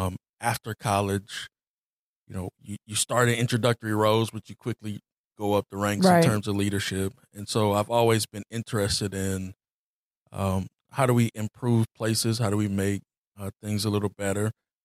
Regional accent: Anderson, United States; So I'm from Anderson, born and raised. A little history. I played basketball at Highland.

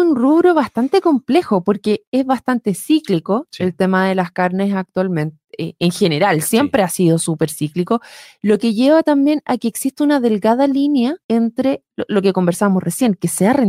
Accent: Santiago, Santiago Metropolitan Region, Chile; porque acá, a mí yo soy de Santiago, uh-huh.

